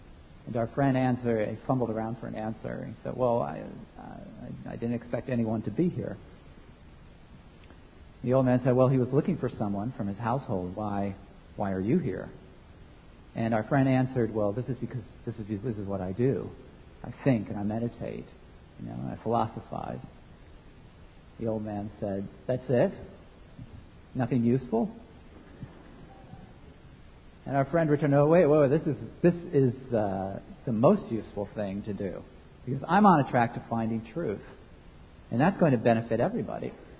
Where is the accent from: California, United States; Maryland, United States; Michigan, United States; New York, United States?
New York, United States; I am a Christian, but I'm also an American. I'm a New Yorker, and I'm essentially a villager.